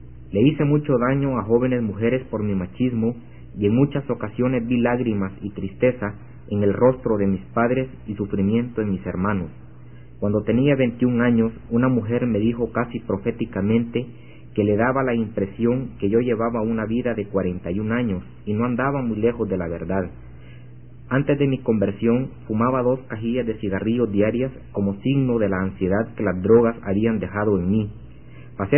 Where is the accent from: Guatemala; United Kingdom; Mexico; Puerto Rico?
Guatemala; now in El Salvador; soy de origen guatemalteco y vivo en El Salvador desde hace 30 años.